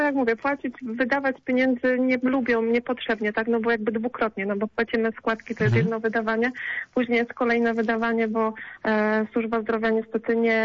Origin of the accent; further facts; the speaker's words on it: Lower Silesian Voivodeship, Poland; bo nie jestem rodowitym poznanianką, a jestem z Dolnego Śląska.